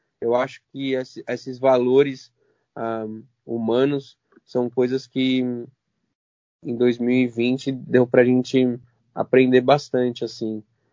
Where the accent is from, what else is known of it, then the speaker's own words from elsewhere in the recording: São Paulo, Brazil; born there; first language ar; Portuguese is a second language; Eu fui nascido em São Paulo. Só que os meus pais são imigrantes do Líbano. Então, quando eu nasci, eu aprendi a falar o árabe primeiramente.